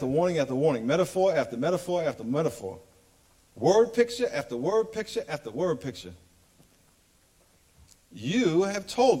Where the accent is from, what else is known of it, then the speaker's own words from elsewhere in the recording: New York, United States; He's from New York, so he had the whole New York thing, which I love because I'm from New York